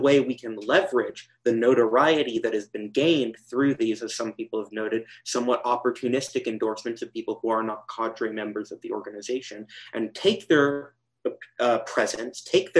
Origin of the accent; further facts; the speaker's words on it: Portland, United States; and I am from Portland, PSA